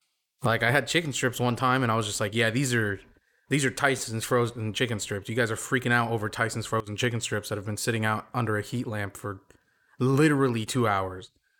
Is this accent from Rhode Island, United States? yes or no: no; Kansas, United States; because I grew up in Kansas, and that's, I'm okay releasing that information.